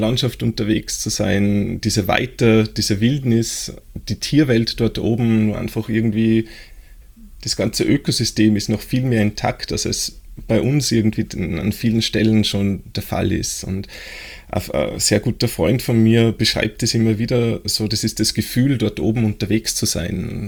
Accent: Austria

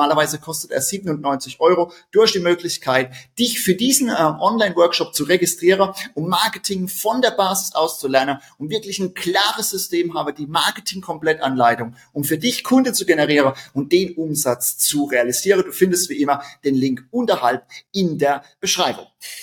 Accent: Rhineland-Palatinate, Germany; accent: Palatinate; Wie du unschwer meinen Dialekt hörst, bin ich Pfälzer und das ist auch gut so.

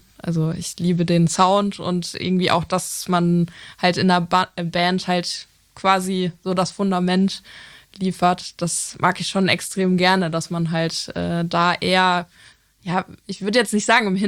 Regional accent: Lippstadt, North Rhine-Westphalia, Germany; Ich komme aus Lippstadt. Das ist zwischen Soest und Paderborn.

